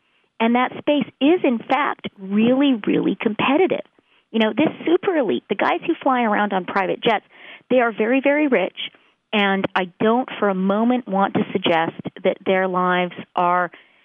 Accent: Canada

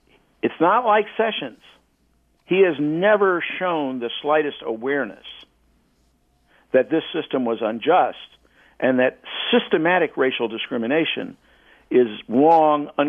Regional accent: American South, United States; as I say, I'm from the American South myself

